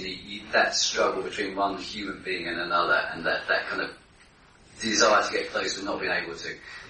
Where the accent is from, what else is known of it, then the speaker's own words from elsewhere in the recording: Greece; I grew up in Greece as a child, and in my experience of growing up in Greece as a child